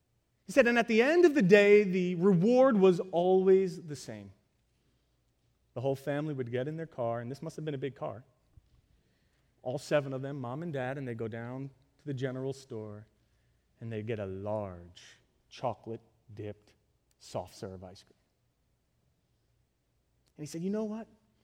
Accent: New York, United States; I'm a New Yorker.

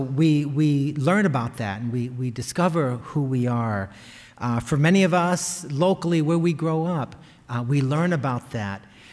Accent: United States; part of my journey as an American Latino, right, who has this duality of cultures

